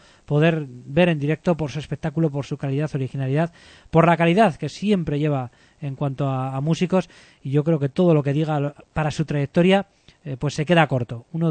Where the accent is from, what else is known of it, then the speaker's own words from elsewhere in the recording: Basque Country, Spain; Siempre nos podemos acercar un poco al ámbito local porque somos de Vizcaya y nos movemos en este ámbito